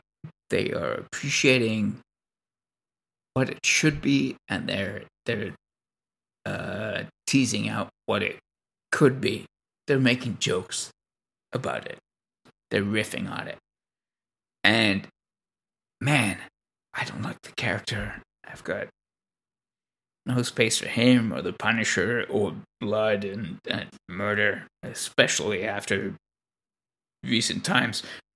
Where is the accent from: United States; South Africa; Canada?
Canada; Right. I'm Canadian.